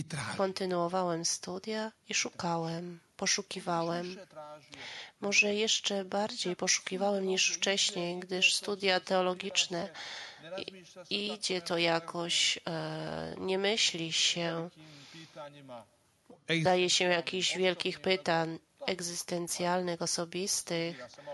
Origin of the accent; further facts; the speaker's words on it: Čitluk, Federation of Bosnia and Herzegovina, Bosnia & Herzegovina; born there; Polish is a second language; Urodziłem się niedaleko Međugorje, 5 kilometrów stąd, w Čitluku.